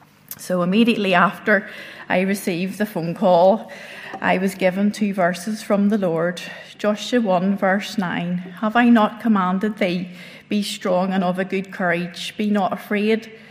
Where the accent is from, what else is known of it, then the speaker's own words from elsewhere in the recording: Belfast, Northern Ireland, United Kingdom; I was born in Belfast and I lived there until I was married.